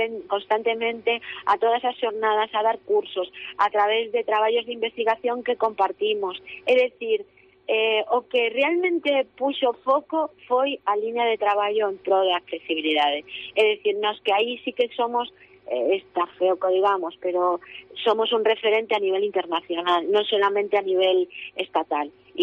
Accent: Galicia, Spain; as persoas que representamos o noso territorio, neste caso Galicia

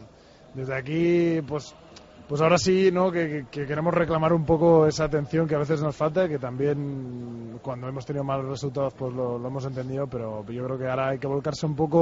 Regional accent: Palafrugell, Catalonia, Spain; Lo único que me ha faltado en la ronda es que no me he enterado el resultado del equipo de mi pueblo, del Palafrugell.

